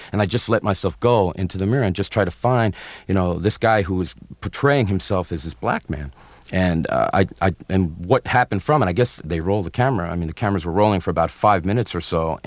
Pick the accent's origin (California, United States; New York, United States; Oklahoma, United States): New York, United States; Brooklyn; where I grew up in Brooklyn